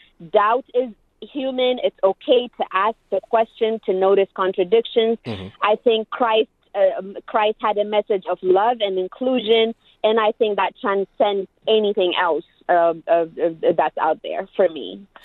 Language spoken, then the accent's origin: English; Ethiopia; I was born and raised in Ethiopia in a very strict Orthodox family.